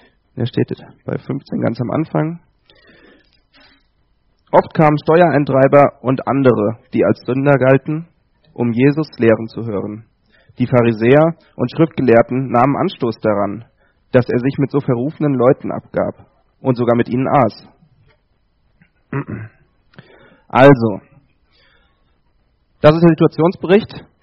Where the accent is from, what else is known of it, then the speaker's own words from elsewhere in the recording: Erbach, Hesse, Germany; born there; Bin 26 Jahre alt, komme gebürtig aus Erbach im Odenwald, also aus Südhessen.